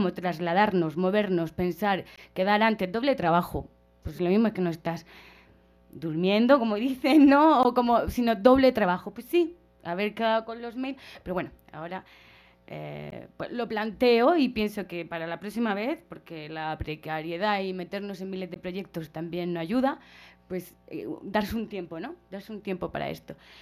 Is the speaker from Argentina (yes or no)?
no; Murcia, Region of Murcia, Spain; ellas de Murcia, de donde yo soy